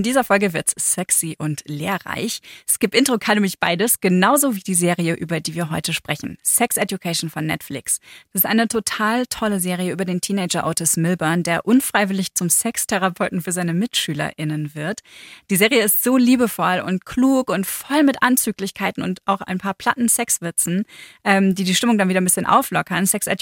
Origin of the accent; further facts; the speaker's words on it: Lower Saxony, Germany; Also ich komme aus Niedersachsen, vielleicht ist es da normaler als in Bayern.